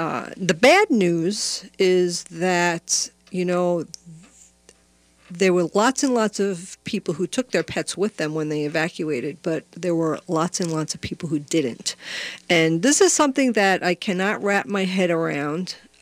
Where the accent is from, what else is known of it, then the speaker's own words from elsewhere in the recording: New York, United States; accent: New York; my New York accent was coming out there for a minute.